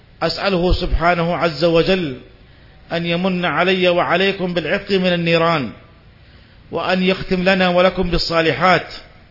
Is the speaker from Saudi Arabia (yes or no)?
yes; Saudi Arabia; وأن يحمي بلادنا المملكة العربية السعودية